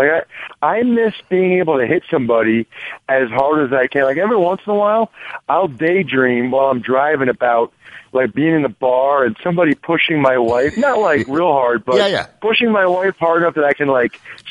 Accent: Reading, Pennsylvania, United States; No, I'm actually from Pennsylvania, near Philly. I'm from Reading, Pennsylvania.

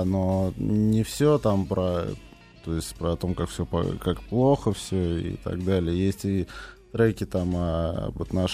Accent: Moscow, Russia; Вырос я не совсем в центре, я в центре 10 лет жил. Вот. Вырос я в спальном районе, ЮЗАО.

